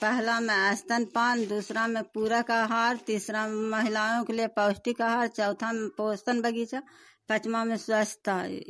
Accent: Bihar, India; बोधी बिघा का रहने वाला हूँ, नगरनौसा प्रखंड का निवासी हूँ।

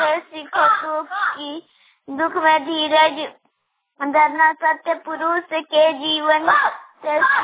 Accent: Bagedi, Jharkhand, India; मैं बगेड़ी का रहने वाली हूँ, जिला गिरिडीह में।

